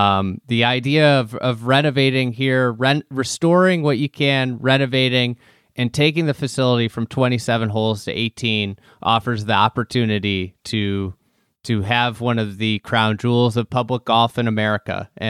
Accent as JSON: {"language": "English", "town": "Chicago", "region": "Illinois", "country": "United States", "said": "I'm a Chicagoan, so I gotta."}